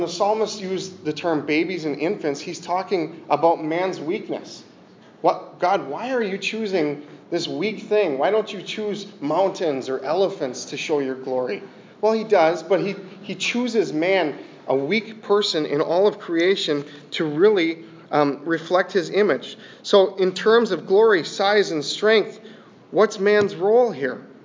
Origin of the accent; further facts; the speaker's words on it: Wisconsin, United States; This is damage in my hometown in southern Wisconsin from a tornado.